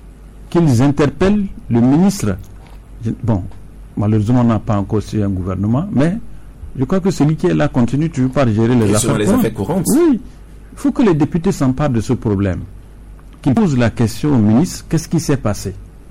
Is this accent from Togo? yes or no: yes; Togo; Vu le poids de la souffrance que nous traversons actuellement en tant que Togolais